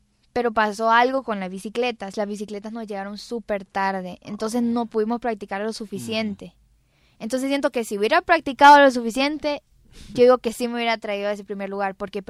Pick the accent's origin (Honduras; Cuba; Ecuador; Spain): Honduras; Choluteca; que de allá de Choluteca, porque yo soy de Choluteca.